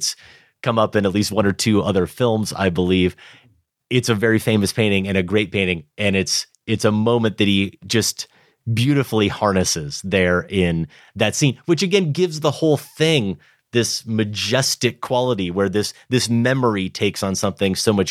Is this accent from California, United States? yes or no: no; Grinnell, Iowa, United States; I was back in my hometown of Grinnell.